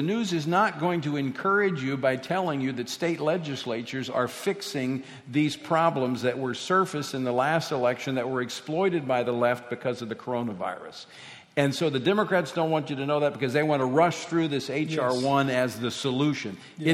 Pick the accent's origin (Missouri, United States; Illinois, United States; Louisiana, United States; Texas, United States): Louisiana, United States; And also, my home state of Louisiana continues to trend red.